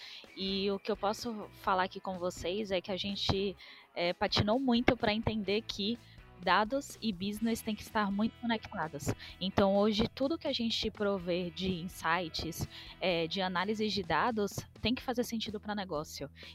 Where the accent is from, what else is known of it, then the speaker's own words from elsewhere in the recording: Salvador, Bahia, Brazil; now in São Paulo, Brazil; Bom, eu tenho 30 anos, eu moro aqui em São Paulo, mas na verdade sou de Salvador.